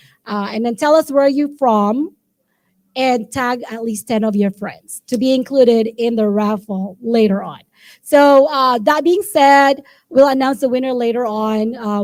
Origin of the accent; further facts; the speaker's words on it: Ilocos Region, Philippines; Yeah, I'm from Pangasinan. So I can speak Pangasinan.